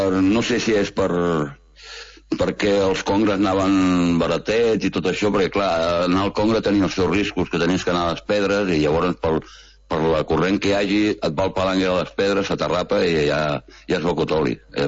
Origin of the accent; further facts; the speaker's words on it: Vilanova, Catalonia, Spain; I és una llàstima que soc de Vilanova i aquestes coses pues, em toquen al vora viu